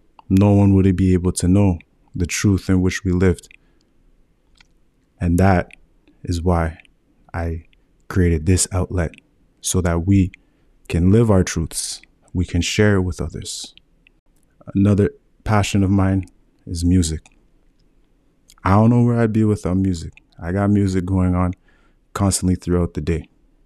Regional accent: Ottawa, Ontario, Canada; I am an Afro-Indigenous male residing out of Ottawa, Canada, born and raised in Ottawa.

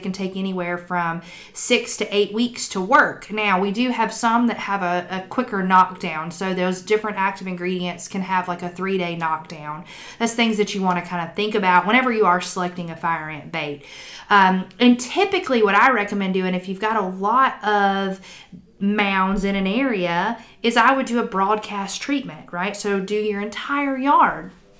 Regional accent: Georgia, United States; also born or lived in Louisiana; now in West Tennessee, United States; I moved up here from Louisiana, and I grew up in Georgia and went to school at Auburn University.

